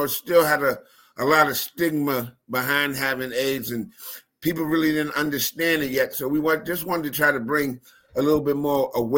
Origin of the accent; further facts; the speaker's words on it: New Rochelle, New York, United States; also born or lived in Bronx; I was living in the Bronx. I was born in the Bronx, moved to New Rochelle. Alamo moved to New Rochelle also about a year after I did.